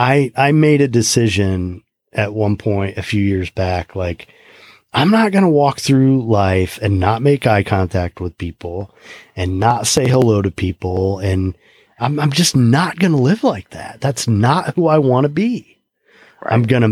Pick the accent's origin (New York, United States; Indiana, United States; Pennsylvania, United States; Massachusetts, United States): Indiana, United States; I grew up in Indiana, you know, which is one of the three states that claims to be the birthplace of Abraham Lincoln